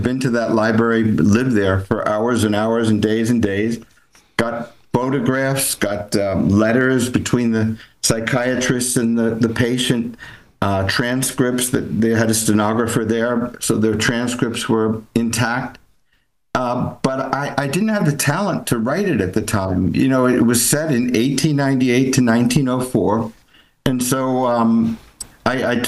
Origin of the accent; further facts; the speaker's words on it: Newark, New Jersey, United States; I'm from Newark, New Jersey. I'm here on scholarship.